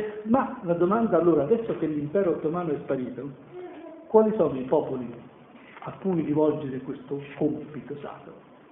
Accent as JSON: {"language": "Italian", "town": "Rome", "region": "Lazio", "country": "Italy", "said": "Io che sono romano potrei dirmi che vivo in una terra occupata"}